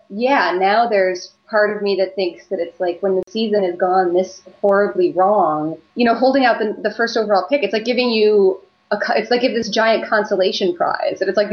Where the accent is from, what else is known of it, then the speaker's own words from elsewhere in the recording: Chicago, Illinois, United States; It was, I grew up in Chicago during the Bill Wirtz era